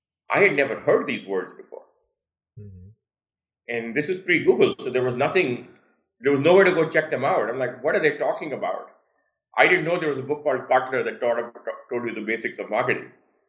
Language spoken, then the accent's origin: English; Sudan; also born or lived in India / Nigeria; I was born in India. I grew up in Sudan and Nigeria in Africa. I went back to India for the last couple of years of high school, what's called 10 plus 2 in India.